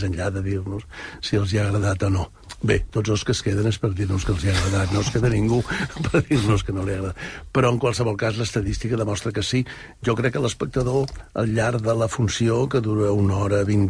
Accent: Mollet del Vallès, Catalonia, Spain; quan jo era petit, vivia a Mollet, on jo vaig néixer

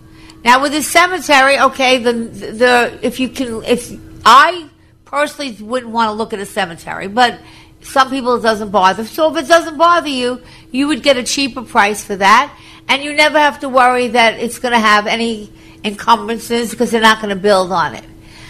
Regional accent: New York, United States; Yes, because, you know, I was from Long Island, so when I was buying in the city, I knew what air rights were

